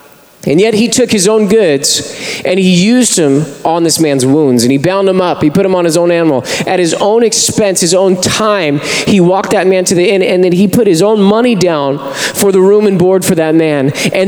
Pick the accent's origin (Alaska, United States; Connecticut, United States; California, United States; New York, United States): California, United States; Moreno Valley; I grew up in Moreno Valley, and even in Moreno Valley, I come over here sometimes